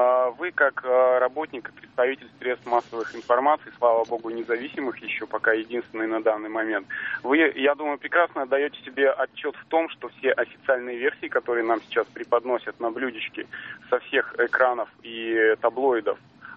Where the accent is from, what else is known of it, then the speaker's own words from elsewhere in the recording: Yekaterinburg, Sverdlovsk Oblast, Russia; я поэтому и сказал, что я из Екатеринбурга.